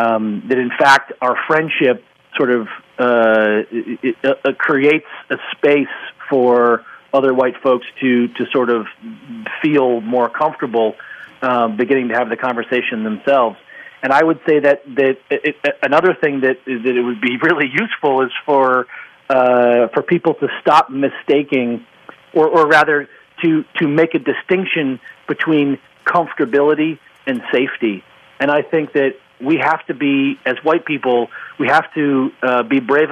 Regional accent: Boston, Massachusetts, United States; When I was growing up in Boston, I grew up in an area that was very segregated, and nobody would want to talk about that kind of segregation.

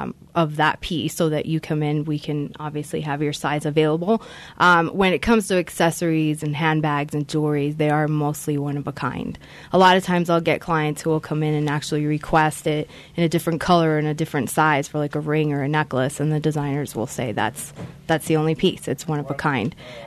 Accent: Uruguay; I was born in Uruguay.

